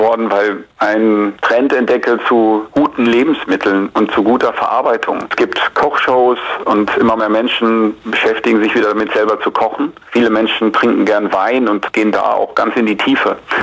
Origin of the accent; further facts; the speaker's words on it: Osnabrück, Lower Saxony, Germany; ich komme ja aus Osnabrück und bin VfL-Fan